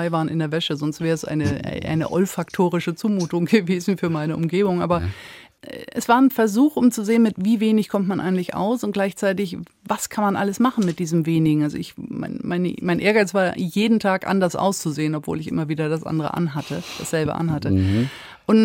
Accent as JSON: {"language": "German", "region": "Northern Germany", "country": "Germany", "said": "Das hätte ich als Norddeutsche, die ans Nieselwetter gewohnt ist, auch nicht gedacht, dass ich das mal sage."}